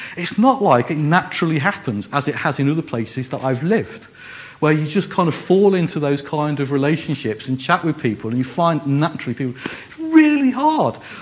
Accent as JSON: {"language": "English", "town": "Liverpool", "region": "North West England", "country": "United Kingdom", "accent": "Scouse", "said": "If you've not guessed already, I'm a northerner. I'm actually a Scouser. That's where that weird accent comes from. That's why you're getting her and burr and furries and all that kind of stuff. I've moved around a lot, but I'm from the north, right?"}